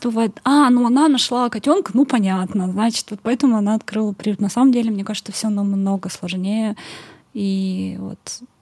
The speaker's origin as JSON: {"language": "Russian", "town": "Perm", "region": "Perm Krai", "country": "Russia", "tie": "born there", "said": "Я родилась в Перми."}